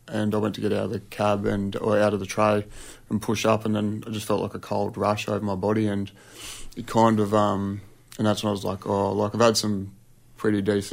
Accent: Darwin, Northern Territory, Australia; So I was born in Darwin and grew up there, lived there till I went to boarding school when I was 13, but we had a house there till I was 18.

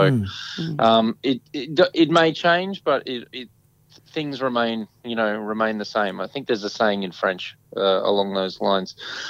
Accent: Warwick, Queensland, Australia; I lived in Brisbane for, you know, the better part of 10 years. Really, now that I think about it, like you said, I grew up in Warwick, which is only 2 hours away from Brisbane.

